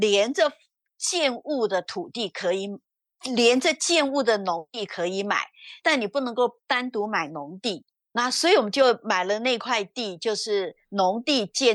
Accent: Taiwan; 因为我们台湾人的脑袋哦，地都是很贵，都上百万的嘛，

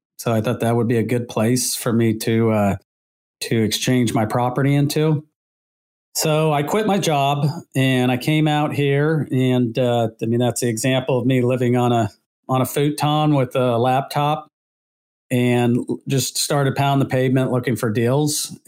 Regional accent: Seal Beach, California, United States; Yeah, so I grew up in Seal Beach, which is in Orange County. It's just south of Long Beach.

